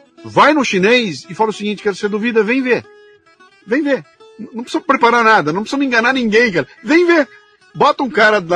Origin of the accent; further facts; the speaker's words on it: Brazil; E quando ele perguntava de onde você é, eu falava, eu sou do Brasil.